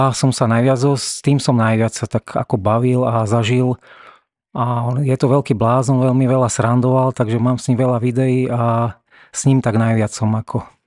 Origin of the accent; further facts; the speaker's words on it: Obice, Nitra Region, Slovakia; toto je moja rodná dedinka, ja som im ukázal aj videa, Obice, Jedlové Kostolany a tie lesy a to všetko